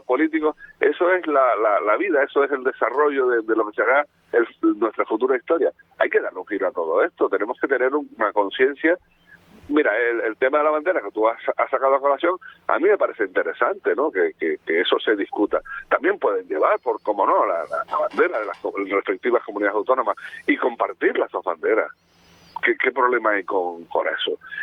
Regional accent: Canary Islands, Spain; cuidado que yo soy muy canario, me siento muy canario

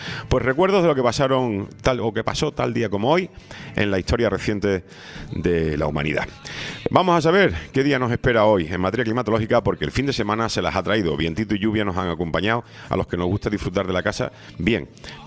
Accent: Seville, Andalusia, Spain; allá en mi pueblo natal, en Sevilla.

